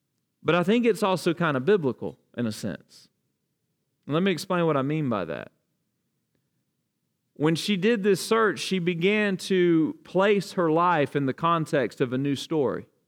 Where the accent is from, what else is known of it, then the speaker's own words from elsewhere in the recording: Alabama, United States; as we are from South Alabama, and all of our ancestors were from South Alabama or North Florida